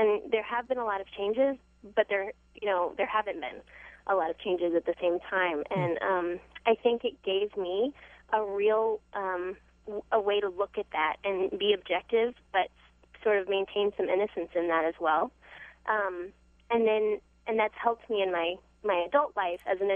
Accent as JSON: {"language": "English", "town": "Atlanta", "region": "Georgia", "country": "United States", "said": "I'm originally from Atlanta, so a deep southerner all my life"}